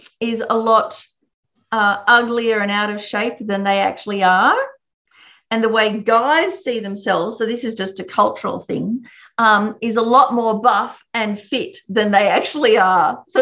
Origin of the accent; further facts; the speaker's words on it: Australia; it's not just me overseas, it's me as an Australian overseas. So what I do is what people are going to think Australians are like